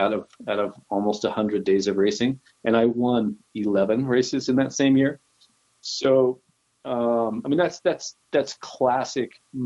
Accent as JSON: {"language": "English", "region": "Utah", "country": "United States", "tie": "born or raised there", "said": "I was born and raised in Utah. I like to say now that I'm from Utah, but not of Utah. So I kind of grew up in Utah as maybe a black sheep within the herd, and maybe fought throughout my adolescence to leave the state"}